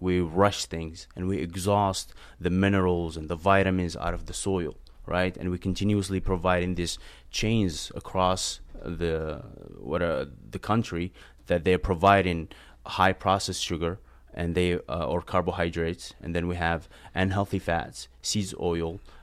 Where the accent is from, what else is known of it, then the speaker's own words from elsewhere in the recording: Algeria; now in United States; born and raised in Algeria. Moved to the United States about 11 years ago.